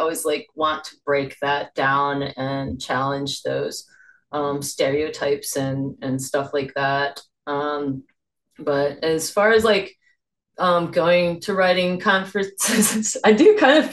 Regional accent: United States; I grew up in America, biracial, you know, half white, half Thai.

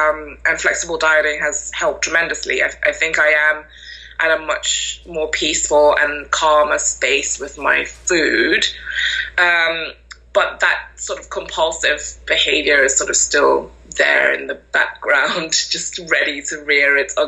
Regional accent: Malaysia; now in York, United Kingdom; I'm in a city in the north of England called York, The original York, not New York. but I'm originally from Malaysia.

